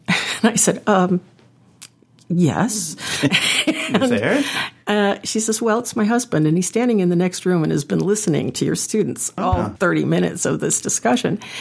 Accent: Chicago, Illinois, United States; also born or lived in Colorado; now in Baltimore, United States; I lived in Colorado. I grew up in Chicago, actually, and went to school there, and then moved to Colorado after I was married

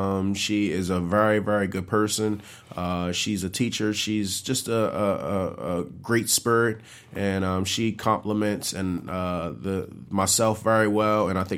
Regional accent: Baltimore, Maryland, United States; Born and raised in Baltimore City.

